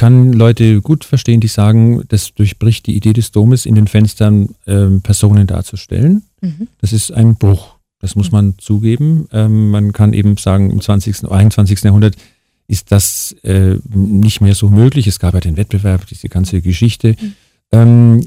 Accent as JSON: {"language": "German", "region": "Bavaria", "country": "Germany", "said": "als Bayer wächst man ganz anders auf, ich bin natürlich irgendwie barock geprägt"}